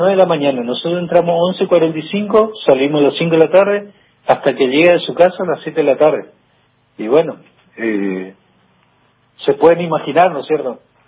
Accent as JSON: {"language": "Spanish", "town": "Campo Grande", "region": "Misiones", "country": "Argentina", "said": "soy de Campo Grande, a 100 kilómetros del alcance, ¿no es cierto?"}